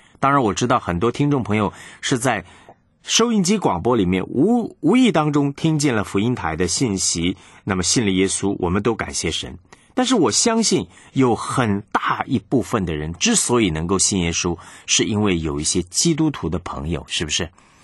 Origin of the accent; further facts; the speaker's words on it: China; 这个我们中国人说这个眼见为凭啊